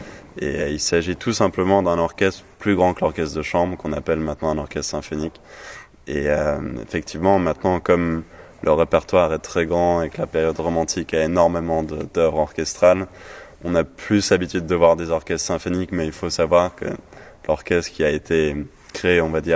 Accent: Geneva, Switzerland; je viens de Genève

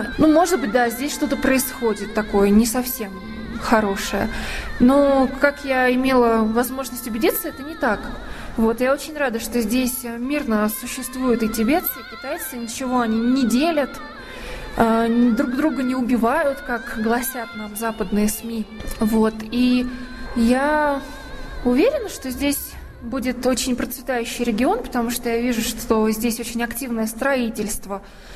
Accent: Buryatia, Russia; Я приехала из России, из республики Бурятия.

